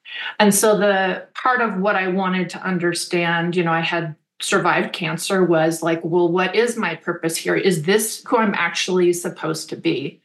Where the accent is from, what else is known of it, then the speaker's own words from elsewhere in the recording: Berkeley, California, United States; I grew up in Berkeley. My mother was a feminist and my father left her when I was 10.